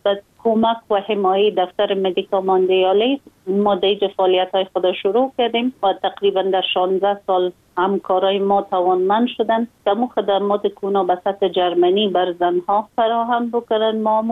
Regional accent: Afghanistan; ما یک خانم مسلمان هستم، از افغانستان هستم

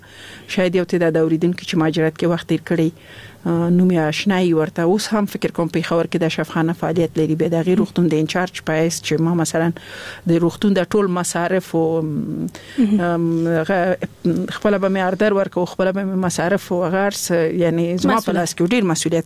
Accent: Laghman, Afghanistan; also born or lived in Nangarhar; زه خپل د لغمان ولایت يم

